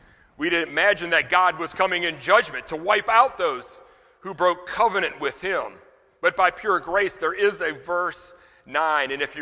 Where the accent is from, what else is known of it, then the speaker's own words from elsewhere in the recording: Louisiana, United States; Now, you know, I'm from Louisiana. In Louisiana, we think of voodoo dolls. We think of gree-gree.